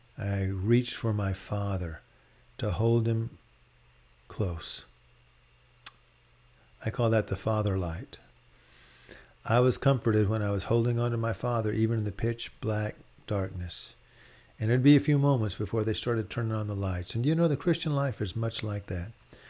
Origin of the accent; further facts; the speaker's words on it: Austin, Texas, United States; I'm from Austin, Texas, and we would typically, in fact, take all of our vacations to the western United States.